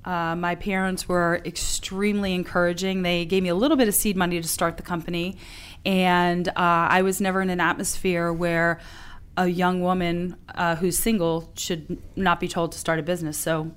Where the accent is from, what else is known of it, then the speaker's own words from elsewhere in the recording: South Orange, New Jersey, United States; I am from South Orange, New Jersey.